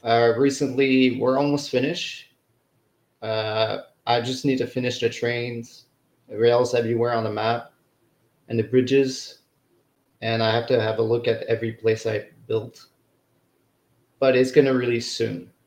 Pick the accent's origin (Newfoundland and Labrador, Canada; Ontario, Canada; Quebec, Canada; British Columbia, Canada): Quebec, Canada; English is a second language; Yeah, I'm from Quebec in Canada.